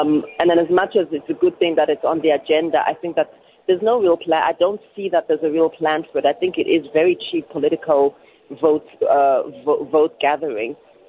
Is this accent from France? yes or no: no; South Africa; if you talk about we as a South African nation, I think that there's a horrible ahistorical amnesia that we seem to reside